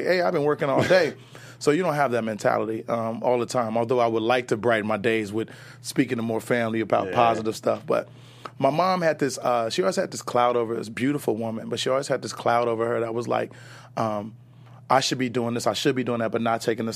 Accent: Chicago, Illinois, United States; born there; I was born in Chicago, man.

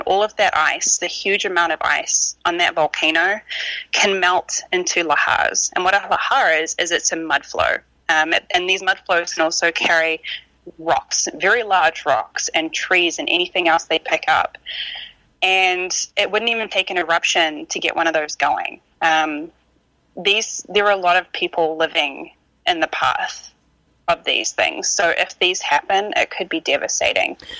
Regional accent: New Zealand; growing up in New Zealand

